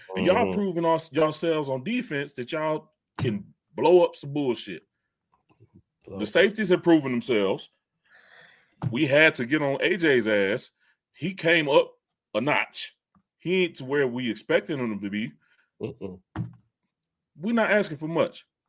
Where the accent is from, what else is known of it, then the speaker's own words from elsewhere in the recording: Atlanta, Georgia, United States; We are people from Atlanta. And to live in Atlanta, we are required to meet the greatness standard.